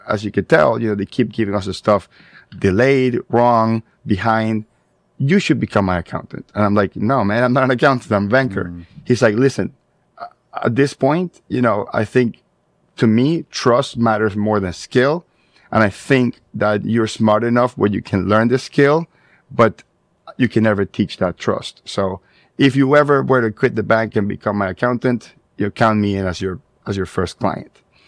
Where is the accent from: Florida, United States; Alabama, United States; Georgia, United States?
Florida, United States; is we looked at the database in Florida. We're from Florida.